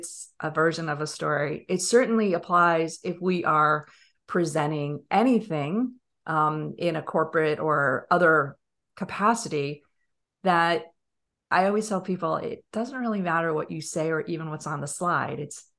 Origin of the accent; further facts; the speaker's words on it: New York, United States; And we said before, we're New Yorkers from Long Island. We talk like this when we grew up.